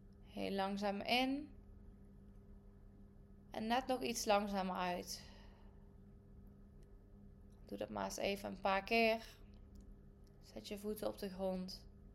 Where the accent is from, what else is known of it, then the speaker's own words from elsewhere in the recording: Heythuysen, Limburg, Netherlands; bij de Primera in Heithuizen, waar ik vandaan kom.